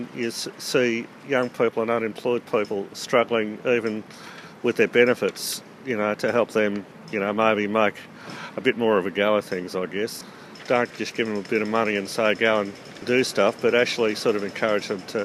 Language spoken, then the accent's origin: English; Ballarat, Victoria, Australia; I'm from Ballarat.